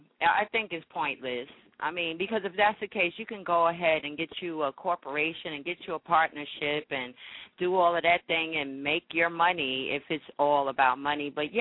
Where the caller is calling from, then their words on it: Louisville, Kentucky, United States; Yes, I'm calling it from Louisville, Kentucky. On Broadway, the happening little strip. It's the West End.